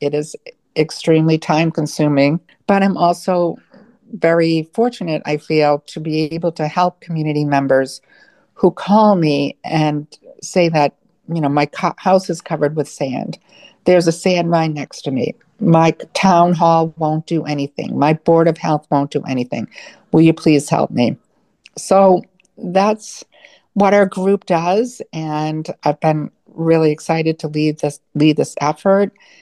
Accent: Plymouth, Massachusetts, United States; So I grew up in Plymouth, Massachusetts, and I always loved the Pine Barrens and being outside in nature.

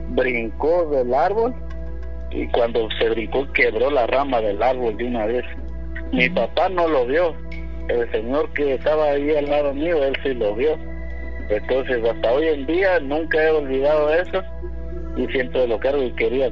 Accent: Guatemala; Mire, yo soy de Guatemala y vengo escuchando el programa ya hace tiempo.

